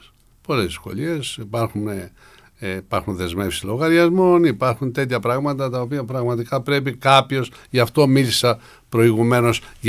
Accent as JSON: {"language": "Greek", "town": "Karyes", "region": "Peloponnese", "country": "Greece", "tie": "born or raised there", "said": "Πάει στο χωριό μου που είναι η Καρίας Λακωνίας."}